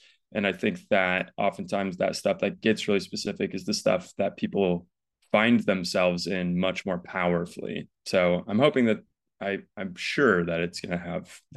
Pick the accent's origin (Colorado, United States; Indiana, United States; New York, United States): Indiana, United States; Carmel; I'm from central Indiana. I'm from Indianapolis area, from Carmel.